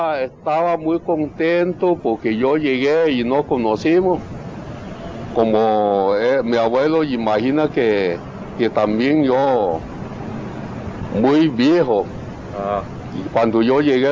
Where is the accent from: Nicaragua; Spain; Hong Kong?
Hong Kong; born there; Spanish is a second language; Sí, yo nací en Hong Kong.